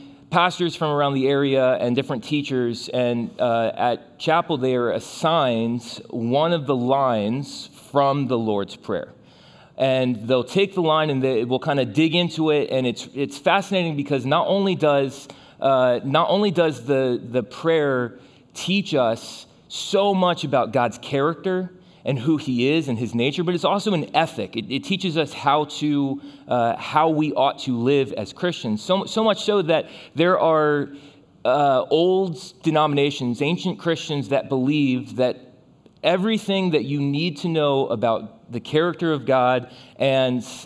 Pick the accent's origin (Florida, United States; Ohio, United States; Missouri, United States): Florida, United States; also born or lived in India; I like to say that I'm originally from Florida. I went to school in Florida and came to the Triangle by way of India.